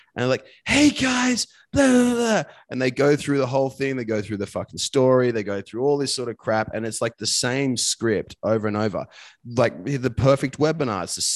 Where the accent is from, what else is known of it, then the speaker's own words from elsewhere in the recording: Australia; accent: bogan; used to think, like, I've got a bit of a bogan accent in ways, you know, and I used to try and change my accent to be someone else.